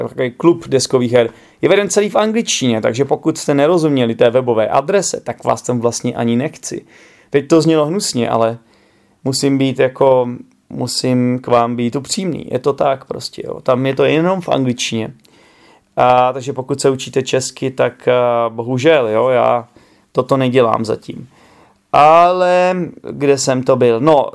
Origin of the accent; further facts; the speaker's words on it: Bohemia, Czechia; Že i když jsem z Čech, jo, takže jako nejsem rodilý mluvčí